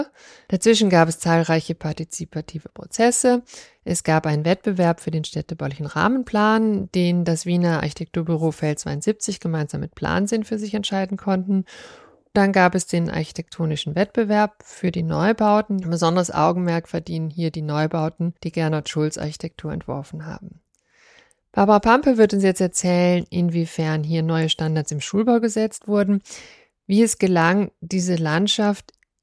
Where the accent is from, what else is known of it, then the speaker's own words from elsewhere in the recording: Cologne, North Rhine-Westphalia, Germany; meiner alten Heimatstadt, aus Köln